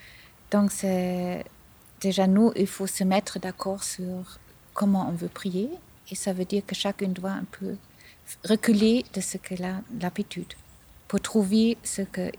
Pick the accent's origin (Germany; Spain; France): Germany; c'est puisque je viens d'Allemagne.